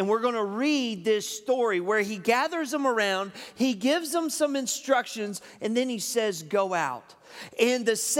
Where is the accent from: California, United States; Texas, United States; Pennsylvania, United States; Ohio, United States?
Texas, United States; All right, we're from Texas, okay? We teach our kids to say yes, ma'am, and no, sir, okay?